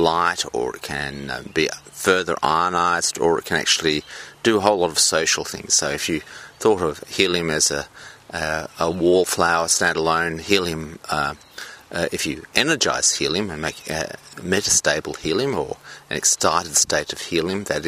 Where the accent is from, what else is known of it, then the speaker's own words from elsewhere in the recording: South Australia, Australia; I grew up in South Australia, and South Australia that I grew up was a much more country place, a much more friendly place than the big city of Melbourne that I grew up in.